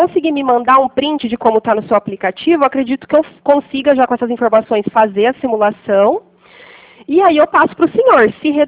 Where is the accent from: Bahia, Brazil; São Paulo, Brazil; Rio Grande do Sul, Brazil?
São Paulo, Brazil; Pirassununga; Não, eu sou da cidade de Pirassununga.